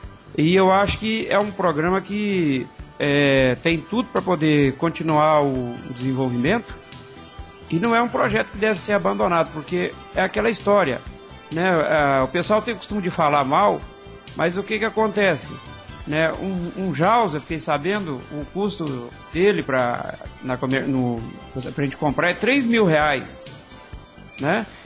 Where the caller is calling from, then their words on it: Ituiutaba, Minas Gerais, Brazil; eu sou aqui de Minas Gerais, eu moro em Ituiutaba